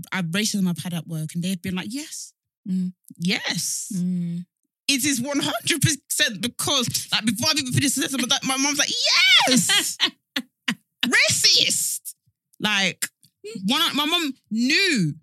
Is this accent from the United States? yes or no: no; London, United Kingdom; And maybe it was because I came from East London, where it was like very diverse. And I came to Essex